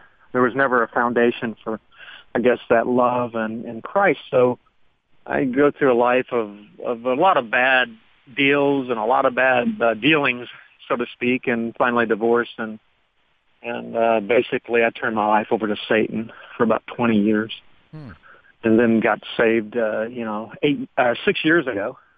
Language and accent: English; Los Angeles, California, United States; I grew up in Los Angeles, California.